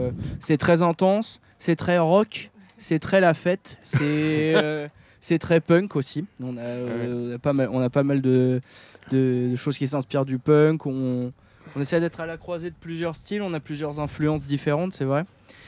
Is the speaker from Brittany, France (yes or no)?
no; Bernay, Normandy, France; Moi, je suis originaire de Bernay, dans l'Eure.